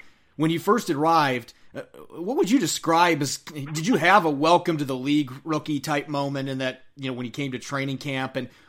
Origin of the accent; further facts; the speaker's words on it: Indiana, United States; I grew up in Big Ten country, northern Indiana.